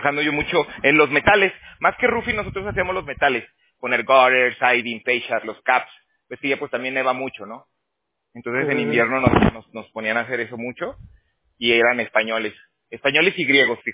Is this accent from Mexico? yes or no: yes; Mexico; also born or lived in Canada; No, no, no soy colombiano, soy mexicano.